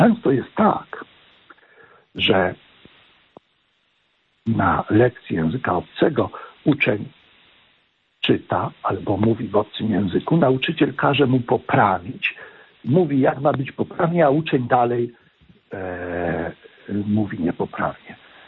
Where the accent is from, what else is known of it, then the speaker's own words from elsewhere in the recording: Silesian Voivodeship, Poland; moja ojcowizna, moja rodzinna wieś jest, dzisiaj mówią na Śląsku